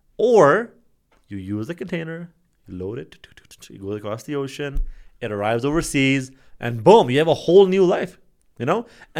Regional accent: Ontario, Canada; we're from Canada, so in Canada, in Toronto area

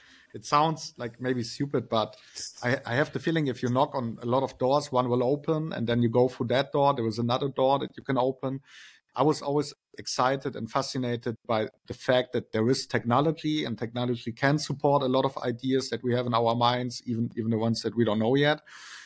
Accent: Neckarsulm, Baden-Württemberg, Germany; moved away; And I'm originally from Neckarsulm, which is an even smaller city next to Heilbronn. It's kind of like connected. And I left Neckarsulm and Heilbronn 20 years ago to start my own journey

